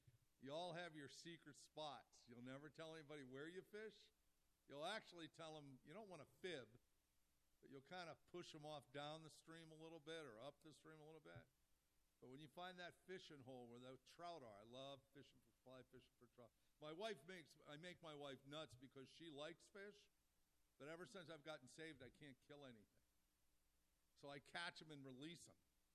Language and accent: English; Pittsburgh, Pennsylvania, United States; also born or lived in New York; because I grew up in Pittsburgh, Pennsylvania, then upstate New York.